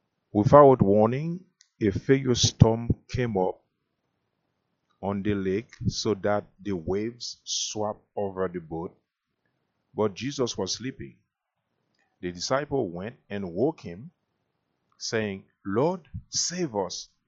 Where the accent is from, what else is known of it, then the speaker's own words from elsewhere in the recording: Haiti; now in Des Moines, United States; I'm from Haiti. I'm here in Des Moines, Iowa, an area with my wife and my three boys together.